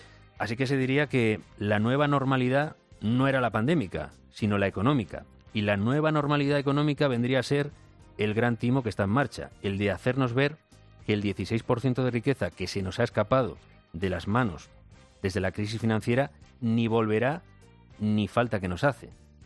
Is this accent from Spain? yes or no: yes; Spain; los españoles somos los europeos que más poder adquisitivo hemos perdido en los últimos 5 años